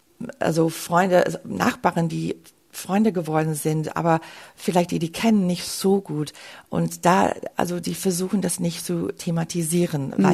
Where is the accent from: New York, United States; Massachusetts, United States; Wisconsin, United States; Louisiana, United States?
Wisconsin, United States; German is a second language; also ich komme aus Wisconsin, das ist eine Bundesstadt, das man nennt ein Swing State.